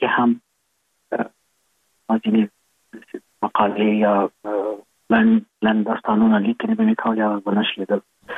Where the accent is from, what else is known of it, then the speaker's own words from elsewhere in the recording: Kabul, Afghanistan; کابل یو کله چې زه کوچنی وم کوم چا ویلي وو چې کابل یو ملکوتي ښار.